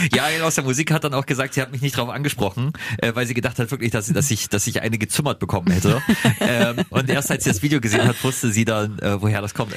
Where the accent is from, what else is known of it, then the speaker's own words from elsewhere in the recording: Beverstedt, Lower Saxony, Germany; aus Beverstedt im Landkreis Cuxhaven. Das ist meine alte Heimat.